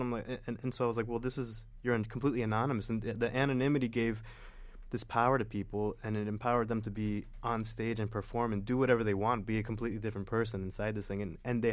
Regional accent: Florida, United States; No, because I grew up speaking Spanish and English my whole life. And, mm-hmm. and growing up in South Florida, like, everybody I grew up with, most of everyone was from somewhere in Latin America.

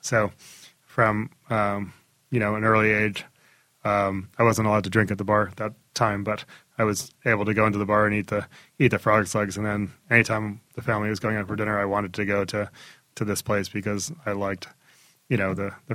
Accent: Glen Rock, New Jersey, United States; also born or lived in Paterson; Well, I was born in Paterson and then I grew up in Glen Rock, and then my family moved further north.

